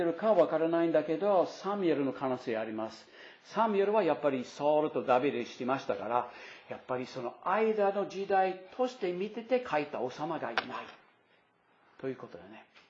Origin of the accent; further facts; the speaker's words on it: United States; Japanese is a second language; 私はアメリカ人として文化の話でね、西部劇あるでしょ。